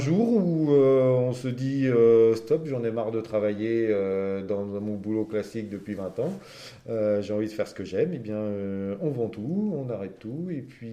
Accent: Île-de-France, France; Je viens moi-même de l'Île-de-France du 9-3, né là-bas.

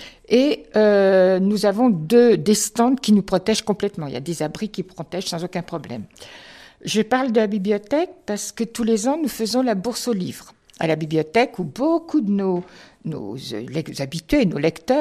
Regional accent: Grand Est, France; moi, je suis de l'Est.

